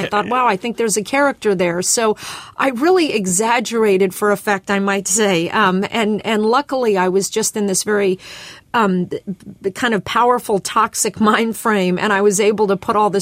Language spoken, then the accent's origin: English; Los Angeles, California, United States; I come from Los Angeles where I recognized anybody in a Starbucks.